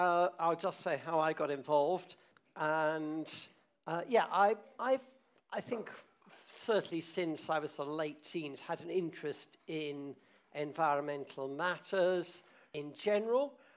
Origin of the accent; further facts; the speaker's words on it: Reading, South East England, United Kingdom; I grew up in Reading, but right over the other side in Tilehurst.